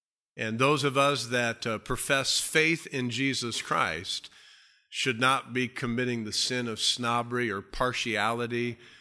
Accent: United States; And I am thankful, Lord, that I was born and raised and live in the United States of America.

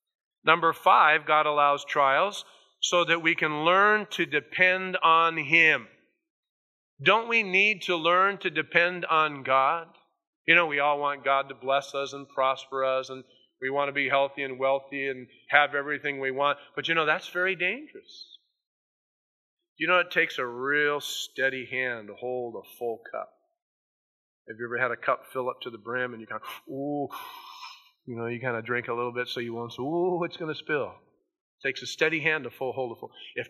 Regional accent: California, United States; I'm from California, you know.

